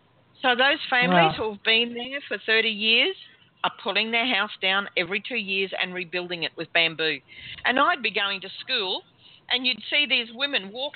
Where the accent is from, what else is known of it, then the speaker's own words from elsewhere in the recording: Australia; And I was sitting beside a lady who was, you know, eyeing me with such glee that I was from Australia.